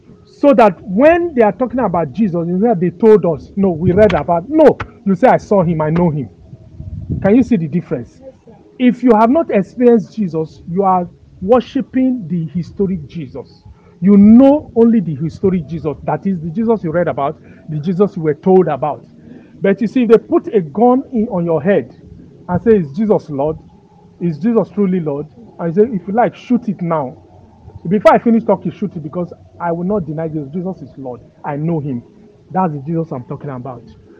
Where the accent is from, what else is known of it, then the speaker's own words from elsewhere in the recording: Lagos, Nigeria; I have lived in Lagos. I was born in Lagos and all that.